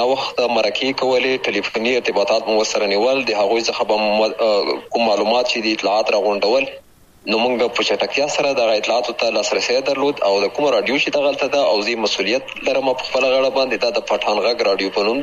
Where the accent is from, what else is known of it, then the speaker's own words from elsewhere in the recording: Khyber Pakhtunkhwa, Pakistan; ما هغه 1340 کال و چې زه په همدې ولسوالۍ کې پیدا شوم، د بابو خیلو نومې ځای کې چې دا هم همدغه ته هم جواره ولسوالۍ ده، د ښکته پښتونخوا هغه ولسوالۍ چې د ډیورن کرخي سره جوخته